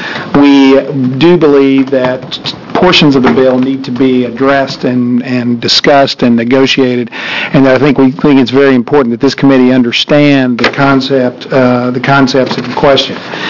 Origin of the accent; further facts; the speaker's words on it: Texas, United States; I just found out about this hearing yesterday, and I'm from Texas, so I'm not had a lot of sleep.